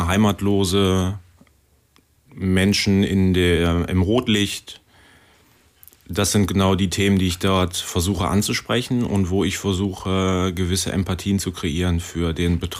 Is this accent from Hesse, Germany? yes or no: no; Langenfeld, North Rhine-Westphalia, Germany; born there; now in Cologne, Germany; Ich bin in Langfeld geboren, quasi vor der Tür.